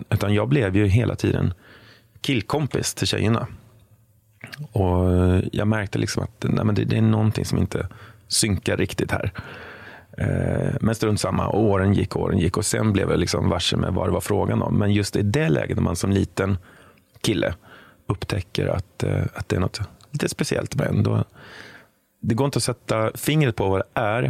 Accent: Västra Götaland County, Sweden; born there; Och jag är född utanför Borås

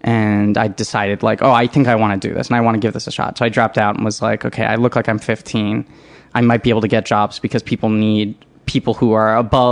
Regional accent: New York City, New York, United States; I grew up in New York City, yeah.

